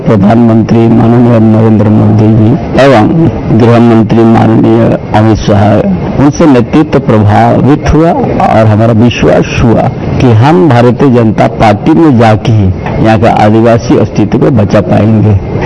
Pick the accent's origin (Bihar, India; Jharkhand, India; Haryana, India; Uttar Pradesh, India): Jharkhand, India; born there; झारखंड प्रदेश में हम कोल्हान में पैदा हुआ है